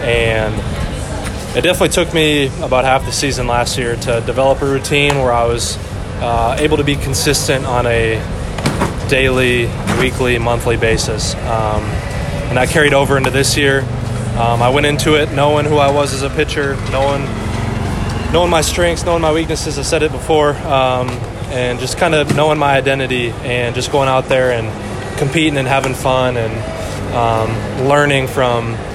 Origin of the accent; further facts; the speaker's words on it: Minnesota, United States; I'm from Minnesota. We had a cabin up in McGregor, Minnesota.